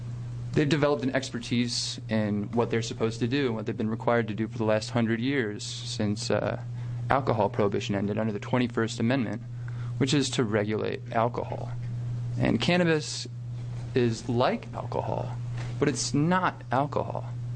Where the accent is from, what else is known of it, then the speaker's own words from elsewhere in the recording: Portland, Oregon, United States; For the record … from Portland, Oregon.